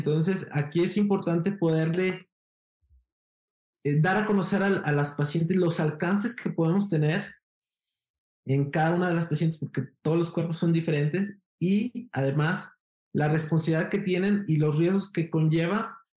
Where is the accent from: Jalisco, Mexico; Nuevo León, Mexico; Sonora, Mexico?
Jalisco, Mexico; Guadalajara; Soy de Guadalajara, Jalisco, México. Hice la carrera de medicina en Guadalajara. Luego la especialidad de cirugía general también en Guadalajara.